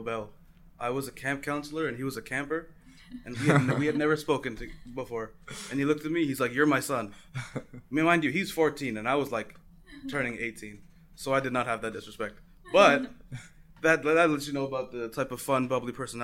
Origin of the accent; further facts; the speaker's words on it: Toronto, Ontario, Canada; I am 19. I grew up in Regent Park.